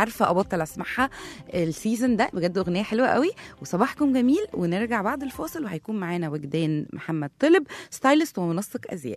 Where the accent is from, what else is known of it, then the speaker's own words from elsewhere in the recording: Egypt; إحنا كمصريين بنحب اللبس قوي وبنصرف فلوس كتير جدا على اللبس